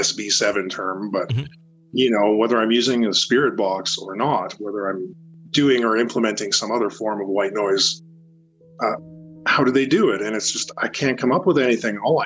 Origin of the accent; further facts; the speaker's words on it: Canada; See, because I'm Canadian, I have to be all polite and stuff.